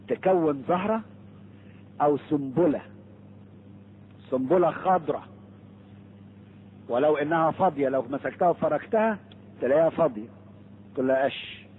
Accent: Egypt; now in Australia; في فرق بين الجبال عندنا في مصر والجبال هنا في البلاد الاوروبية، او كانت في استراليا زي ما شفتها. انا اول ما وصلت استراليا، حتى لما جيت هنا زمان سنة 70 طلعت اوروبا

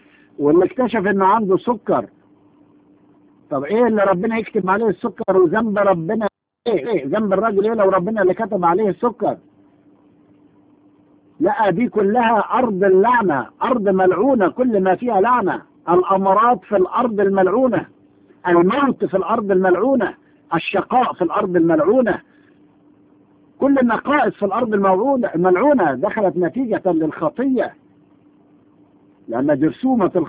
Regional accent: Egypt; لكن احنا اتربينا في مصر وسمعنا كده

